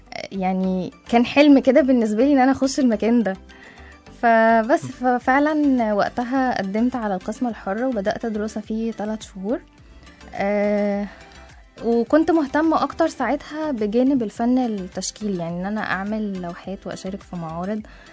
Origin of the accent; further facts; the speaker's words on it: Saudi Arabia; أنا نشأت في السعودية، يعني والدي كان بيشتغل هناك من زمان قوي